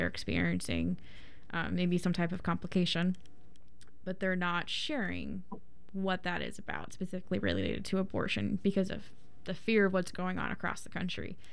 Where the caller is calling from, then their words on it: Portland, Oregon, United States; I'm reporting from Oregon, Portland, Oregon